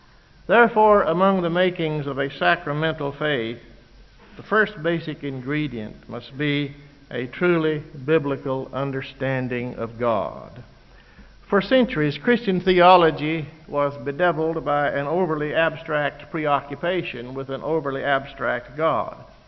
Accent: Murray, Kentucky, United States; I am a native Kentuckian, as you can probably tell by my lack of accent, and I was born and raised down in the southwest corner of this state at Murray

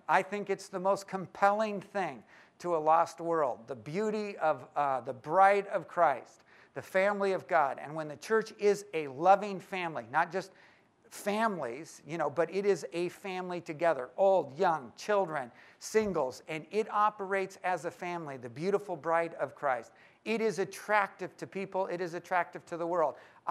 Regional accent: Oceanside, California, United States; I've grown up in Southern California my whole life. I was born down in Oceanside.

